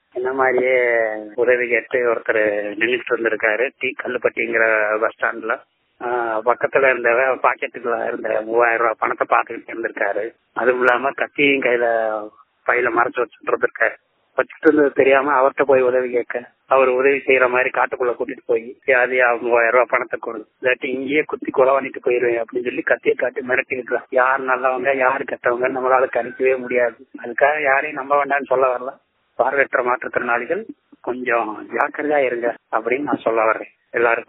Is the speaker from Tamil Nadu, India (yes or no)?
yes; Virudhunagar, Tamil Nadu, India; நான் விருதுநகர் மாவட்டத்தை சேர்ந்தவன். நான் ஒரு முழு பார்வையற்றவர் மாற்றுத்திறனாளி.